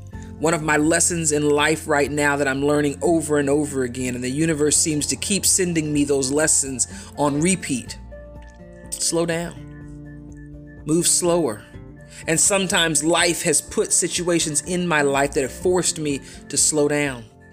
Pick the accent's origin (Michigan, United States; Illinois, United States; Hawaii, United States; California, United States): California, United States; And I've lived in big cities. I grew up in California. I spent a short while living in New York City, in Manhattan.